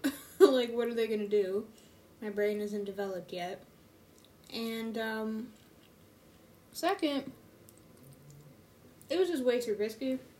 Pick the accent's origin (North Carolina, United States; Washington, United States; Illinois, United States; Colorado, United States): Illinois, United States; But, you know, I'm from Illinois. And my parents are from Africa.